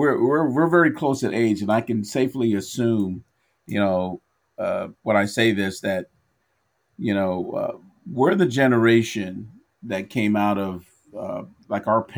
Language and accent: English; New York, United States; So in my town in New York, even though I'm from New York, I was born in New York, but in my town, all the Black families were either from Georgia, North Carolina, South Carolina, Florida